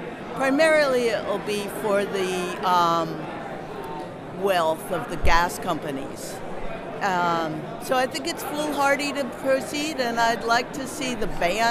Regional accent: Cherry Valley, New York, United States; I'm from Cherry Valley, New York

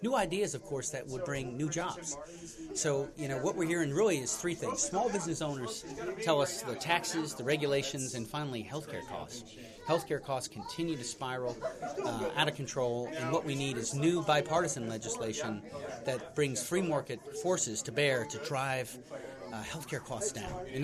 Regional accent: United States; I've been in the Army last 24. I grew up in Columbia County.

